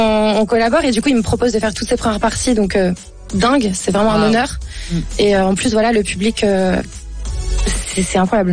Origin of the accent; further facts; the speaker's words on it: France; now in Belgium; Oui, je suis française.